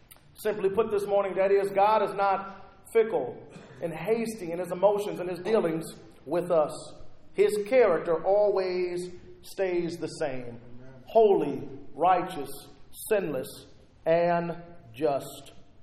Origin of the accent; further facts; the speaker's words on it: Rockford, Illinois, United States; part of my hometown in the audience today.